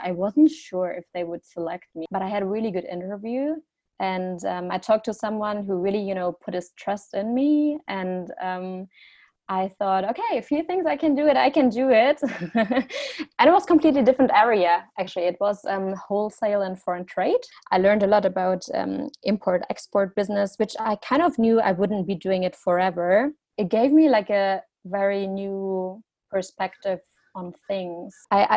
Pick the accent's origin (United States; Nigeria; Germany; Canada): Germany; Dortmund, North Rhine-Westphalia; English is a second language; moved away as an adult; now in Hong Kong, Hong Kong; But yeah, I am from Dortmund and I lived there the first 19 years of my life. And then, yeah, right after school, I knew that I wanted to leave.